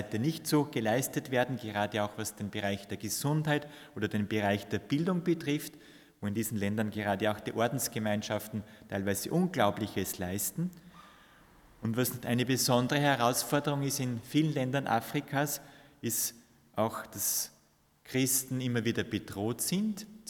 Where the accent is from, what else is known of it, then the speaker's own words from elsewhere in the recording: Austria; Es sind zwar doch noch viele getauft bei uns in Österreich, aber so einen richtigen Bezug zur Kirche, zur Pfarre, zum Glauben haben dann nur wenige.